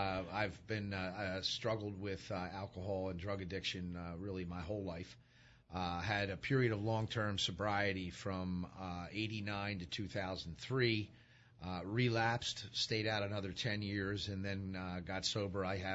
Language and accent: English; Drexel Hill, Pennsylvania, United States; I grew up in Delaware County, Drexel Hill. Was a Catholic school kid. Lived in Drexel Hill most of my life. My parents moved out to Broomall in 1980. I was 16 years old.